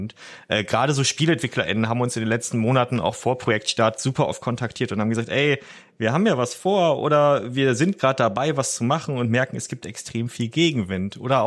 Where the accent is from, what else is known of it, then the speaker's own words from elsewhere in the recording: North Rhine-Westphalia, Germany; ich bin am Niederrhein aufgewachsen, in so einem kleinen beschaulichen Ort in der niederländischen Grenze